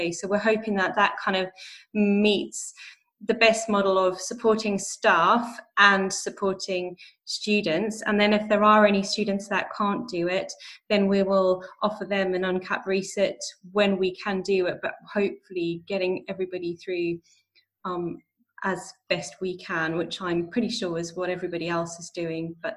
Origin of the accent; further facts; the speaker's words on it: Zimbabwe; a message to say that I'm from Zimbabwe.